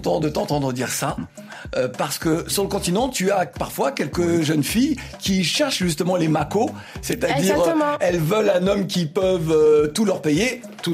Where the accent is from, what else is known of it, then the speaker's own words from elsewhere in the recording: Antilles, France; et chez nous aux Antilles qu'est-ce que ça veut dire Goumé ça veut dire se battre